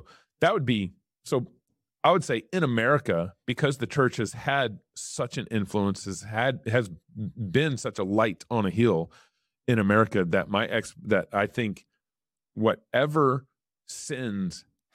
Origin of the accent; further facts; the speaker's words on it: Texas, United States; now in Idaho, United States; I was born and raised in Texas. I live in Idaho now.